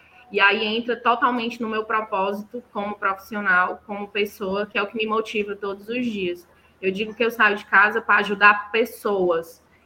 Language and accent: Portuguese; Ceará, Brazil; Gente, eu sou cearense, acorda.